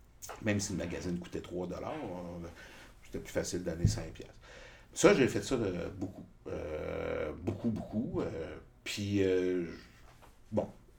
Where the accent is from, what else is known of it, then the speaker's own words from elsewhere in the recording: Montreal, Quebec, Canada; je suis un Montréalais pur, là, je veux dire, un petit gars de Rosemont, bon, qui vit aux alentours, puis qui a toujours travaillé dans le centre-ville